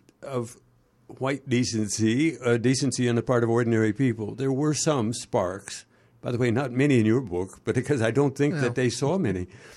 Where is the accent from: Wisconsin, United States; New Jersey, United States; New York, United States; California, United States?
California, United States; I'm from California originally.